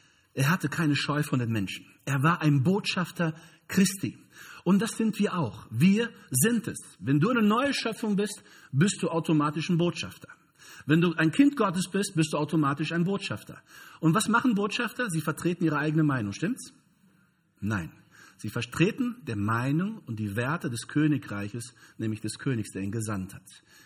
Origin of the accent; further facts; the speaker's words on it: Brazil; German is a second language; Ich hoffe, ich kriege das hin als Brasilianer.